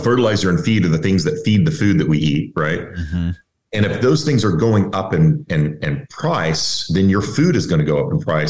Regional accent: Texas, United States; and of course, I'm originally from Texas. So everybody, you know, everybody's involved in the energy business where I grew up.

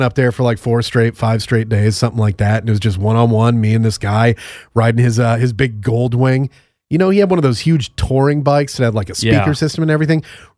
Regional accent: Connecticut, United States; In my home state of Connecticut, when I came home from Guam, I was waiting on my car to get shipped back.

